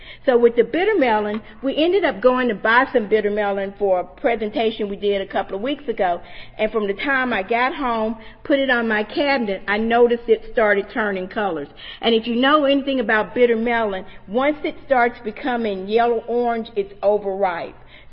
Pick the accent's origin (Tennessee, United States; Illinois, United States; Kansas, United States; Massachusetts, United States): Tennessee, United States; Nashville; I'm from Nashville, Tennessee, and these vegetables traditionally have not been grown in Tennessee.